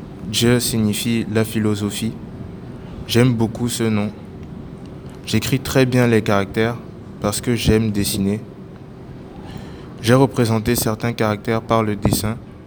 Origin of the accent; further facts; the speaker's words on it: Togo; je suis togolais.